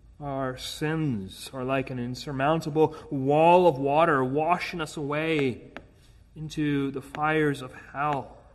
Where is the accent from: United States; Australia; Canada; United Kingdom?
Canada; Edmonton, Alberta; back in my hometown in Edmonton.